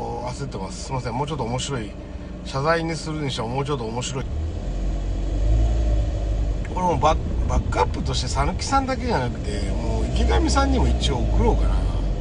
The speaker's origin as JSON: {"language": "Japanese", "town": "Nagoya", "region": "Aichi", "country": "Japan", "tie": "born or raised there", "said": "僕は地元愛知名古屋なんで"}